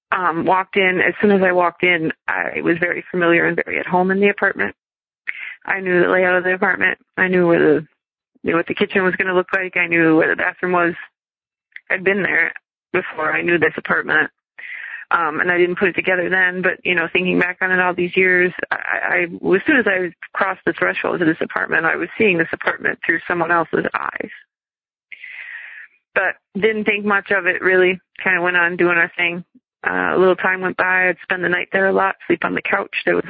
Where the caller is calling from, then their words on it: Madison, Wisconsin, United States; I'm calling from Madison, Wisconsin.